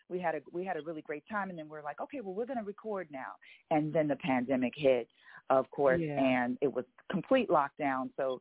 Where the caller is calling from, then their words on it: Los Angeles, California, United States; Calling from Los Angeles. That's where we're based out